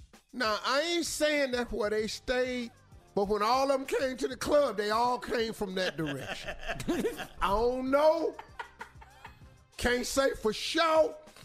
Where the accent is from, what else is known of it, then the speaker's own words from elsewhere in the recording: West Virginia, United States; Oh, dog, I'm from West Virginia.